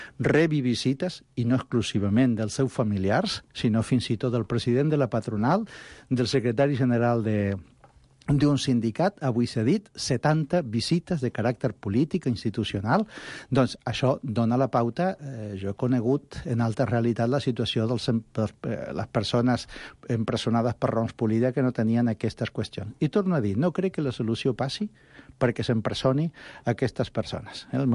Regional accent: Catalonia, Spain; jo, com a català

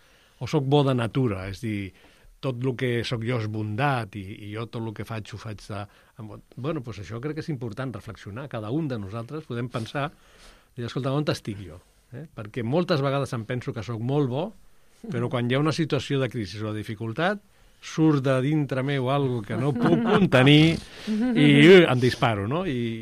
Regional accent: Barcelona, Catalonia, Spain; els que som de ciutat de molts anys, jo vaig néixer a Barcelona, i clar, ens costa, però el temps que estic a la Seu m'ha obert els ulls

